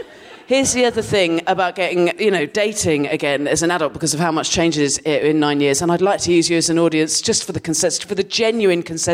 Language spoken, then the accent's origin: English; South West England, United Kingdom; moved away as an adult; So I grew up in Dorset, and I lived there till I was 18, and no one was doing anything to their pubes when I was growing up in Dorset. To be fair, for context, the bit of Dorset I'm from